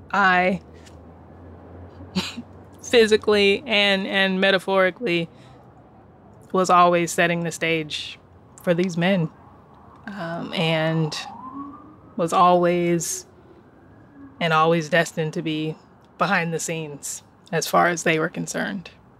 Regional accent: California, United States; born there; I like to say I was born in California, but born for New York.

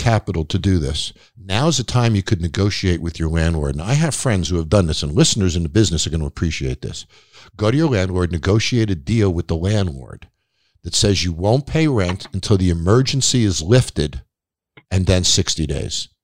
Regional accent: New York, United States; I grew up on Long Island. We used to take boats over to Connecticut from Long Island

